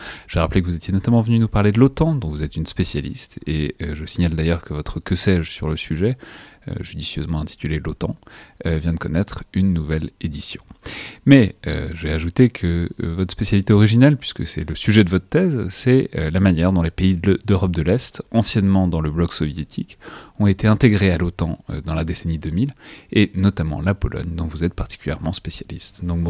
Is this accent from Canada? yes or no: no; France; accent: French; Je vais le prononcer avec mon horrible accent français